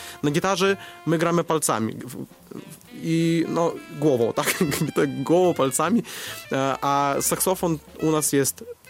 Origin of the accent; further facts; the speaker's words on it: Belarus; Polish is a second language; bo u nas na Białorusi jest służba w wojsku jest obowiązkowa.